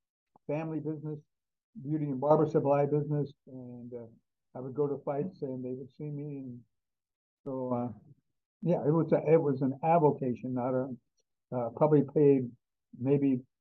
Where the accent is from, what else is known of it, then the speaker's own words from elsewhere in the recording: Arizona, United States; born there; now in Nevada, United States; I was originally born in Arizona and moved to Nevada probably 60 years ago.